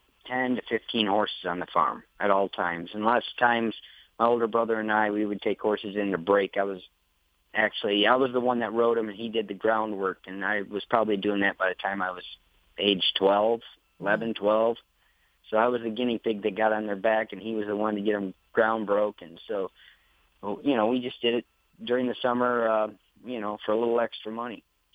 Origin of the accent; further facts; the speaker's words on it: Michigan, United States; I grew up in Michigan. I've been on a horse farm all my life.